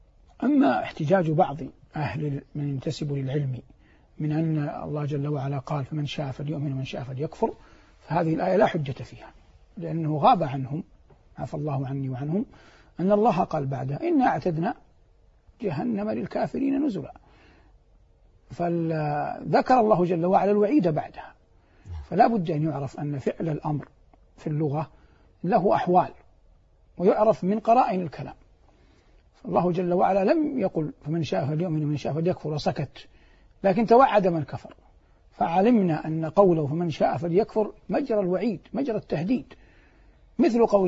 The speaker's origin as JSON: {"language": "Arabic", "country": "Saudi Arabia", "said": "ونحن مثلا في بلادنا المملكة العربية السعودية حرسها الله"}